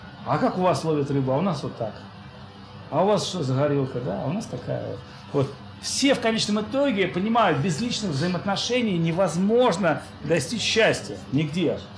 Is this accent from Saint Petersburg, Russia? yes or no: yes; Saint Petersburg, Russia; Я сам из Петербурга, там очень облачных много дней.